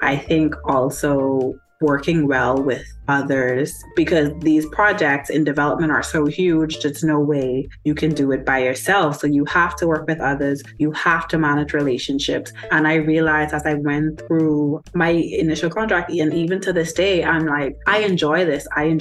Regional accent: Bahamas; I consider myself a Bahamian, like you mentioned. I'm from the Bahamas, which is, to me, in the Caribbean.

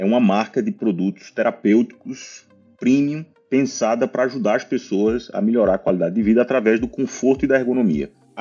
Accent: Recife, Pernambuco, Brazil; now in Washington, United States; eu sou recifense, mas moro fora do Brasil há 12 anos, há 6 deles nos Estados Unidos, e hoje eu estou em Washington, D.C., falando com você daqui.

